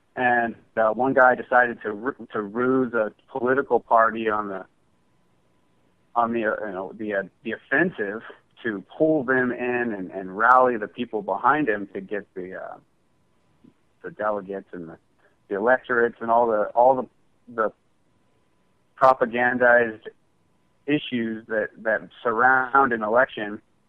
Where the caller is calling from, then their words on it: Fresno, California, United States; I'm from Fresno.